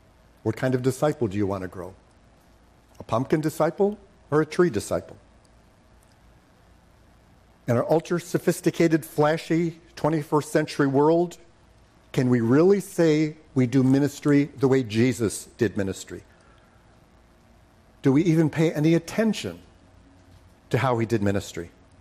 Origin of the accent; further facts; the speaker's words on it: United States; I'm an American.